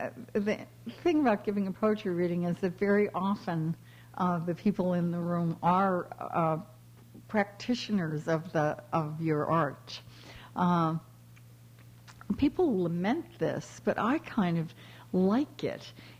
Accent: Buffalo, New York, United States; We also happen to have discovered that we're both from Buffalo. I just can't believe it. And we grew up, you know, we grew up within miles of one another.

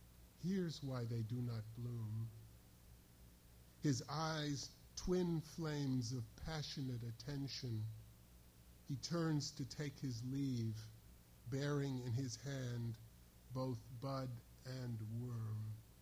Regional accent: New York, United States; And I grew up in New York, the Hudson is a tidal river, but I paid no attention.

